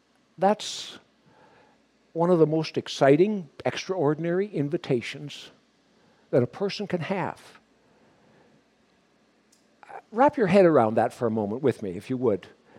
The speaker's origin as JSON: {"language": "English", "town": "Homewood", "region": "Manitoba", "country": "Canada", "tie": "born or raised there", "said": "my hometown of Homewood. I don't know whether you know where that is. It's in Manitoba."}